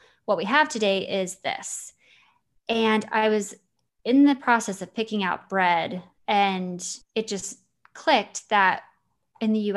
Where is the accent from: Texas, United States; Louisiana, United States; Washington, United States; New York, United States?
Texas, United States; Amarillo; I grew up in Amarillo, Texas. I was working in Amarillo, Texas, which is like cattle country. We grew up with stockyards, and you just smell the stockyards.